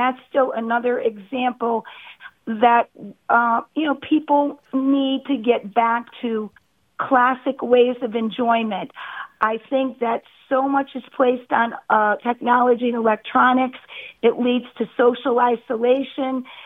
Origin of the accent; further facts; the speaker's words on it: New England, United States; I was brought up in New England, and I think that was the perfect setting to have this story.